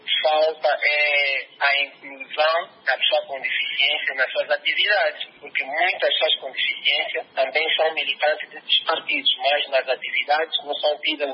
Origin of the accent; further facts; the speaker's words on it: Angola; E como angolano, o que eu peço